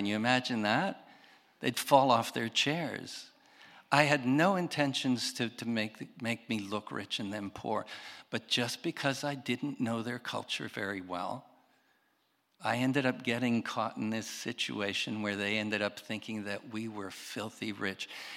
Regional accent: Quebec, Canada; And I told them I was raised in Quebec

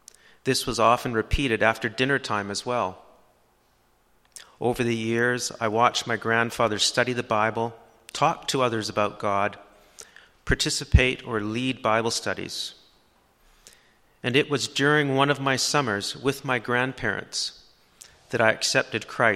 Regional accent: North Vancouver, British Columbia, Canada; the house we grew up in North Vancouver

